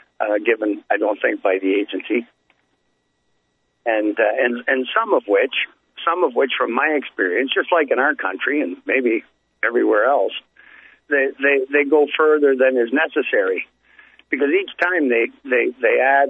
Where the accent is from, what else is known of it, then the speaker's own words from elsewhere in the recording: Hamilton, Ontario, Canada; My hometown, Hamilton, Ontario, had the two biggest steel company of Canada, DeFasco, Dominion Foundries and Steel.